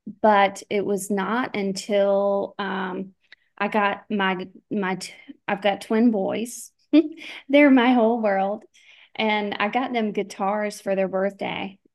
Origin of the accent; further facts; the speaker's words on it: Nashville, Tennessee, United States; I mean, I'm from Nashville.